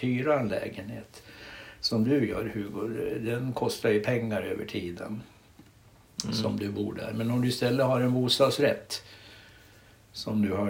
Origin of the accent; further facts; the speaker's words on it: Västerås, Västmanland County, Sweden; Som du vet så vi är ju ur västeråsare, mormor och jag.